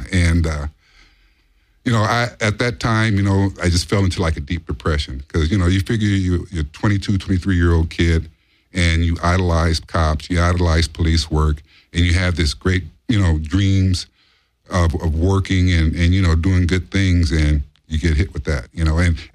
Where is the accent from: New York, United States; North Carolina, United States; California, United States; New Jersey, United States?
California, United States; Los Angeles; being born and raised in Los Angeles, you know, you're more aware of criminal behavior